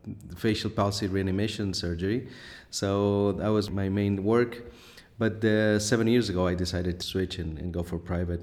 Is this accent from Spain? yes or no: yes; Barcelona, Catalonia, Spain; English is a second language; now in Bahrain; Yeah, well, I'm in the old Europe in Barcelona, which yes. I am from. I'm from Barcelona.